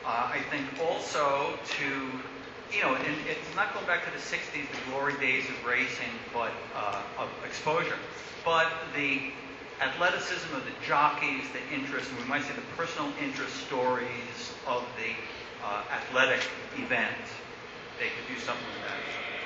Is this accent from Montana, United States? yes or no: no; Bronx, New York, United States; now in Hunt Valley, United States; I'm from the Bronx, but I live in Hunt Valley, Maryland.